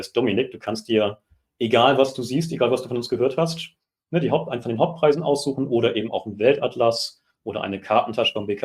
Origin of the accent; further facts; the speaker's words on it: Hamburg, Germany; Als Hamburger kann ich sagen, Mann.